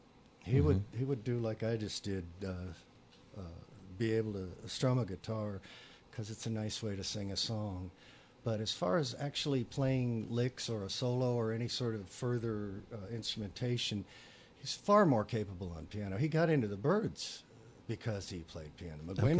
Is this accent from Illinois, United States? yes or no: no; Wichita, Kansas, United States; I'm originally from Kansas, from Wichita, Kansas, and that pocket there. I'm 60 right now